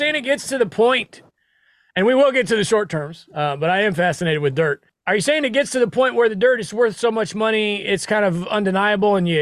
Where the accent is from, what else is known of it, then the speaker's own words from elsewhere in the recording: Nebraska, United States; And of course, I'm born and raised in Nebraska and a big Cornhusker fan.